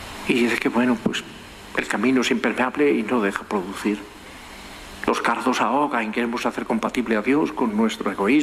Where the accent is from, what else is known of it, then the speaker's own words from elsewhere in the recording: Extremadura, Spain; me acordaba la primera vez que en el colegio escuché de un maestro gallego en mi pueblo extremeño